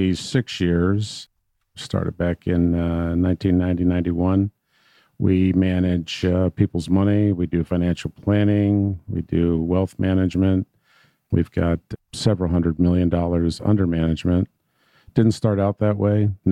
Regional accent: Binghamton, New York, United States; IBM, Coke, and GE were all in the town that I grew up in Binghamton.

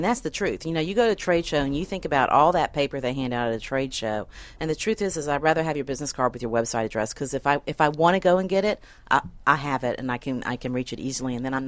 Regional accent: Alabama, United States; I'm from Alabama, so I don't do math.

